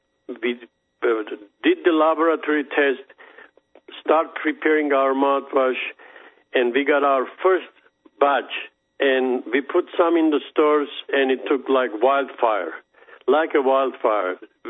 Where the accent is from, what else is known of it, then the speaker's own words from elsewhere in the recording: Armenia; also born or lived in Soviet Union; I grew up in the Soviet Union. You know, Armenia was one of the republics for Soviet Union.